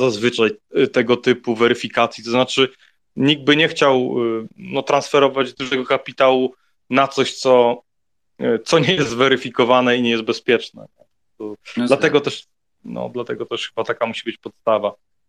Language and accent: Polish; Berlin, Germany; now in Poland; bo jestem z okolic, powiedzmy, Berlina. Znaczy okay. W Polsce mieszkam, ale na zachodniej ścianie.